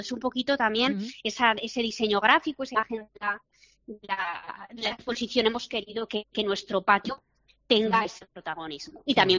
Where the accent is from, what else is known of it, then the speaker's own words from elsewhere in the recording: Aragon, Spain; Es que yo también, ay, como aragonés.